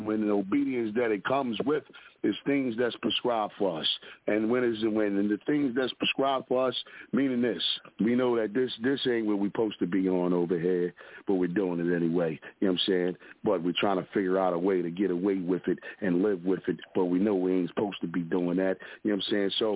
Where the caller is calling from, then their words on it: Philadelphia, Pennsylvania, United States; representing from the Broad Street Bully side of Philadelphia, where we slap box on your cousins at the cookout for wearing too small clothes out here.